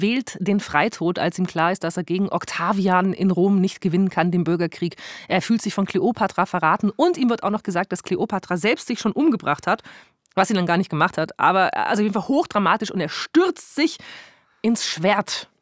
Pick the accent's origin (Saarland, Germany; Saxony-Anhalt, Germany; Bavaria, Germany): Bavaria, Germany; Augsburg; Gelernt ist gelernt, wie man bei uns in Augsburg sagt.